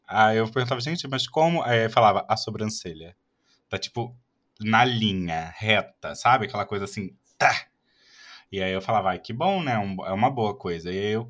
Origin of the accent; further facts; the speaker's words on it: Rio de Janeiro, Brazil; Não, eu sou do Rio.